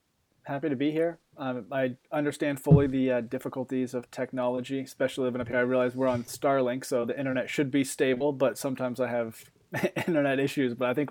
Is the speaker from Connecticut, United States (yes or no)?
no; Bend, Oregon, United States; And I grew up in Bend, Oregon, out west, and was able to very quickly, you know, escape my house and, you know, just go ride around the neighborhoods and ride bikes.